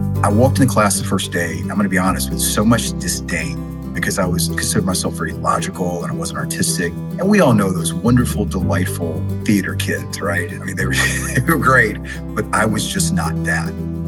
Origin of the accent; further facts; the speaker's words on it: Savannah, Georgia, United States; I'm from Savannah, Georgia. I grew up in and around Savannah. And when I graduated from high school, I couldn't wait to leave.